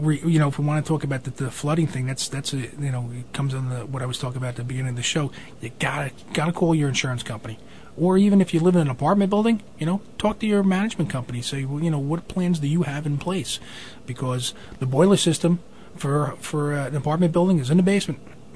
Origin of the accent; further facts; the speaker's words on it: New Jersey, United States; You know, I grew up here in the Bergen County area, and snow was deeper.